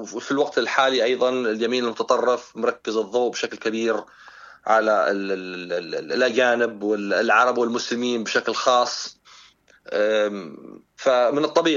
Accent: Yemen; دورنا كيمنيين

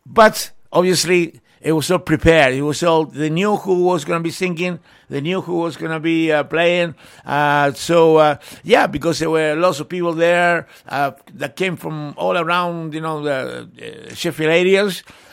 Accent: Catalonia, Spain; Believe I'm from Catalonia, man. I grew up with these guys' music

